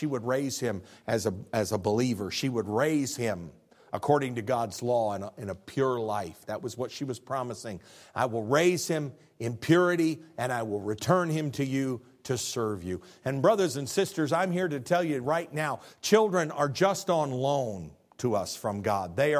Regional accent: Illinois, United States; I'm from Illinois, the land of the Lincoln.

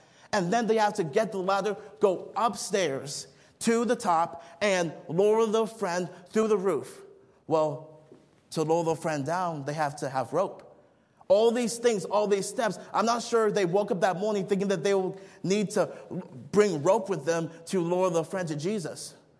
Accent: Nigeria; now in United States; When I was growing up in Nigeria, we have to access our water

